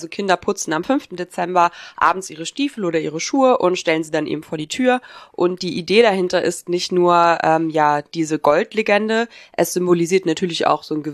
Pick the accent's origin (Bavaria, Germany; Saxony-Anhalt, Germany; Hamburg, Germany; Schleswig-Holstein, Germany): Saxony-Anhalt, Germany; Also bei uns, ich bin ja in Sachsen-Anhalt aufgewachsen